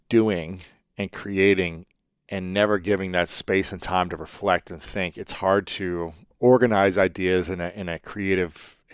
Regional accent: Ohio, United States; I'm from America. I'm from Ohio. I'm from this city.

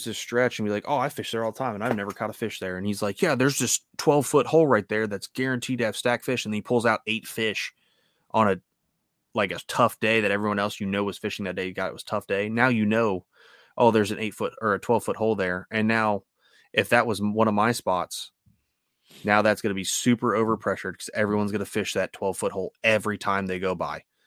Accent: United States; I'm allowed to have that opinion because F you, I'm an American.

